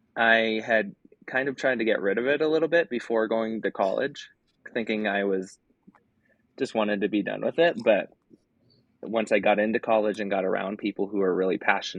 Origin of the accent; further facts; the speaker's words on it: Minnesota, United States; I used to snowshoe in the winter growing up in Minnesota just to slow it down.